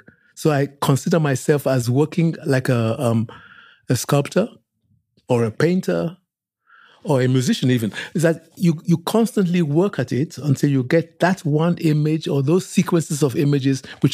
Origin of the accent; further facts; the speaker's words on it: Lagos, Nigeria; also born or lived in Oxford, United Kingdom; I was born in Oxford, very small town, really, in Britain. But I grew up in Lagos. When I was growing up in Lagos in the 50s, it was a relatively small town too, about 500,000 people, but now it's 20 million.